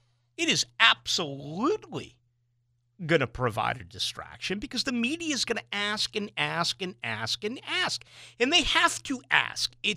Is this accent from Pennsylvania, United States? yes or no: no; Boston, Massachusetts, United States; I grew up in Boston in the mid-70s, so they were very successful.